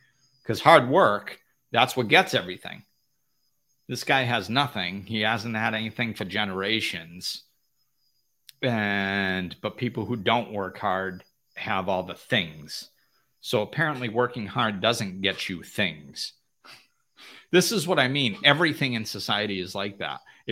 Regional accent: United States; moved away; And if, you know, I'm from the United States, it's now being in another country.

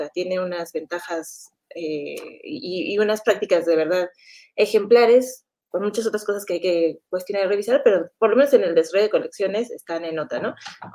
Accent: Mexico; es un lugar que como mexicanos frecuentamos

